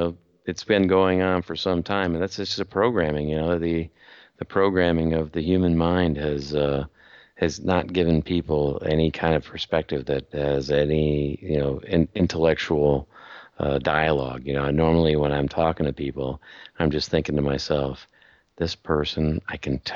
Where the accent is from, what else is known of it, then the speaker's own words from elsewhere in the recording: United States; So I do take responsibility as an American for the atrocities that are going on in those regions